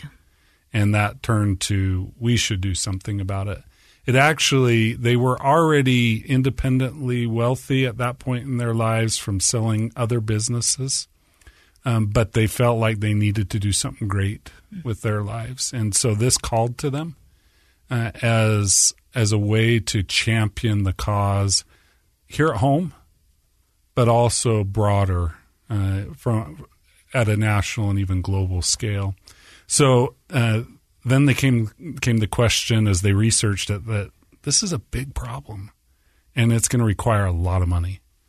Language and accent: English; Orem, Utah, United States; So I grew up in Orem, right on the edge of one of Orem's cherry orchards.